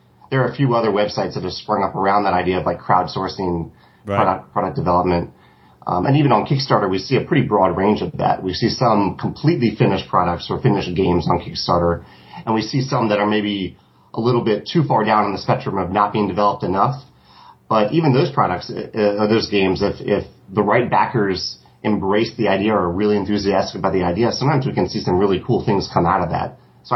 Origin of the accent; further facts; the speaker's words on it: Richmond, Virginia, United States; Well, yeah, I grew up in Richmond, Virginia, or Chesterfield, Virginia.